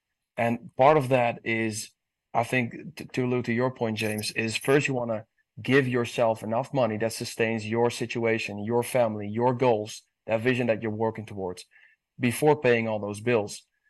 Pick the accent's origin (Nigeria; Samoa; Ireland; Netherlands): Netherlands; now in Tennessee, United States; growing up in the Netherlands, and not necessarily growing up with a lot of religion around me